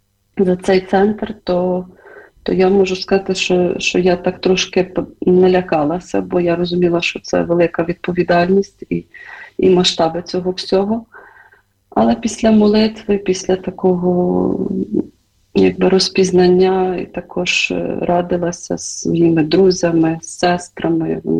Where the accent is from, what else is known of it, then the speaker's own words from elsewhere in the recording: Zhytomyr, Zhytomyr Oblast, Ukraine; Ну, я народилася в Житомирі і виросла.